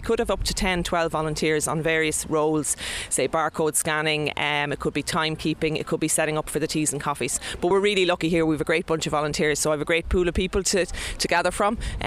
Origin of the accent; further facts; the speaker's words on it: Newbridge, Leinster, Ireland; now in Carlow, Ireland; Well, I'm not originally from Carlow. I'm originally from Newbridge in County Kildare, and I moved to Carlow during the COVID lockdown.